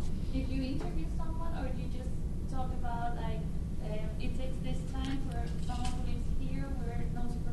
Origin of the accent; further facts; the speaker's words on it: Chile; I'm from Chile. I'm a journalism student there.